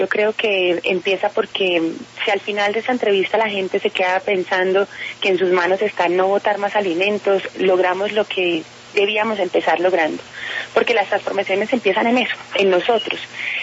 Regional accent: Antioquia, Colombia; Yo soy paisa, me encanta el calentado

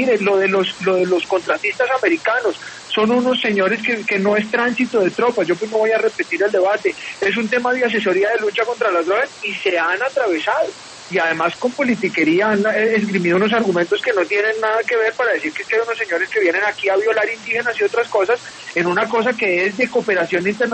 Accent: Colombia; A mí me alegra como colombiano

